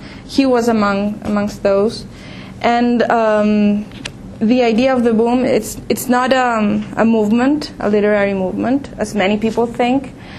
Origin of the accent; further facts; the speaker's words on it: Chile; I'm from Chile. Yeah.